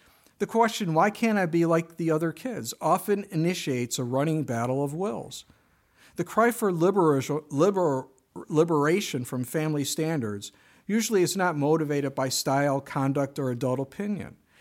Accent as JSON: {"language": "English", "town": "Chicago", "region": "Illinois", "country": "United States", "tie": "born or raised there", "said": "Again, I grew up in Chicago, so things were really far away there."}